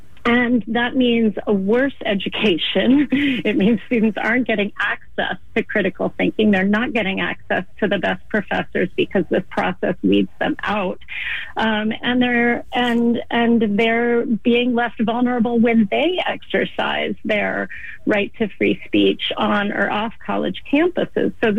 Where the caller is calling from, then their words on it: Washington, District of Columbia, United States; So it's nice to be speaking to a Bay Area audience, even though I'm joining you from Washington, D.C.